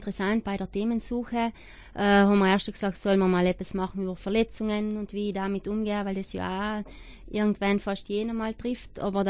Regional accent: South Tyrol, Italy; Bei uns in Südtirol sind wir da noch ein paar Schritte hinten.

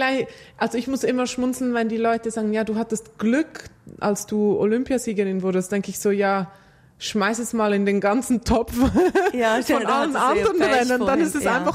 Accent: Switzerland; aber bei uns in der Schweiz, wir haben ja so dieses Star-Thing, das haben wir ja nicht.

